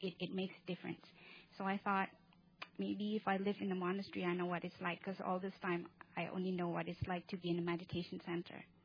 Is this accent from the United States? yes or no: no; Indonesia; And where I'm from Indonesia.